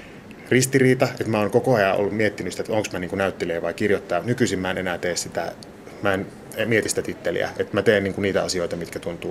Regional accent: Sonkajärvi, North Savo, Finland; mä tulin sieltä Sonkajärveltä, että mä oon näytellyt ja nyt mä tuun tänne näyttelemään.

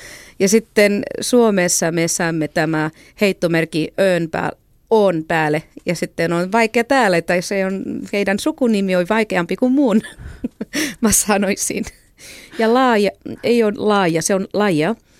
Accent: Catalonia, Spain; first language Catalan; Finnish is a second language; now in Finland; Mä oon kaksikielinen, mutta äidinkieli, niin kuin, jos joku kysyy, mikä sun äidinkieli on, se on katalaani.

